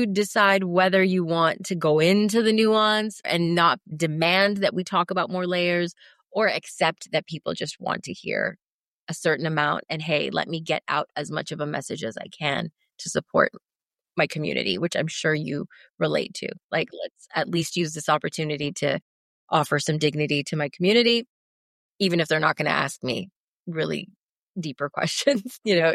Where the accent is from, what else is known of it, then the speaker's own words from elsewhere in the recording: Canada; I do identify as a Canadian woman.